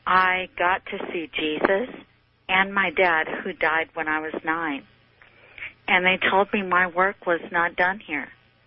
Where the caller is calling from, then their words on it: Anchorage, Alaska, United States; I'm calling from Anchorage, Alaska.